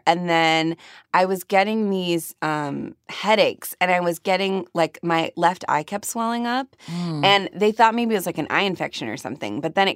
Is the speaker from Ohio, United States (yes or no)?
yes; Cleveland, Ohio, United States; So I grew up in Cleveland.